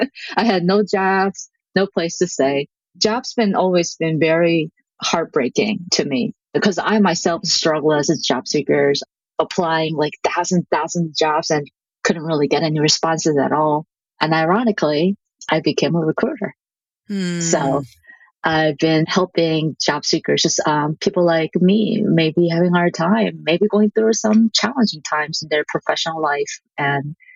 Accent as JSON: {"language": "English", "country": "South Korea", "also_born_or_lived": "West Coast, United States", "second_language": "English", "moved": "yes", "lives_now": "New York, United States", "said": "I'm originally from South Korea, and I spent some time in the West Coast, and I ended up moving to New York back in 2009."}